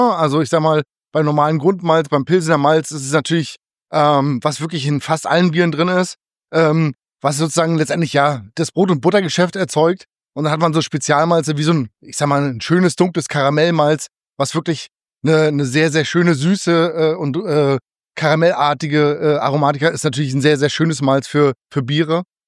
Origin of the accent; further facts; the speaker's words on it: East Germany, Germany; ich bin ja in der ehemaligen DDR groß geworden.